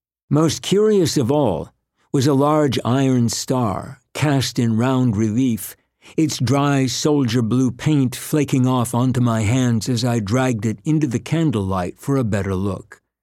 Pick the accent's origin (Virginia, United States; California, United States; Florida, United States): Virginia, United States; Great Falls; also born or lived in Langley, Virginia; I was born in 1960 in Langley, Virginia, a tiny community just inside the Washington, D.C. Beltway. In 1966, my parents purchased a small horse farm in Great Falls, Virginia, a mere 7 miles up the Potomac from Langley.